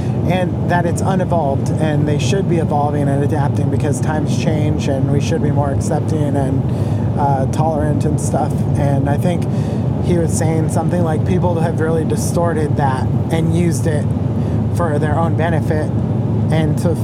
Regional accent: United States; I'm American, but...

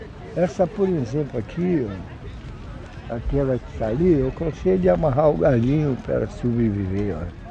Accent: Salvador, Bahia, Brazil; now in Rio de Janeiro, Brazil; Aí a Bahia, sou de Salvador.

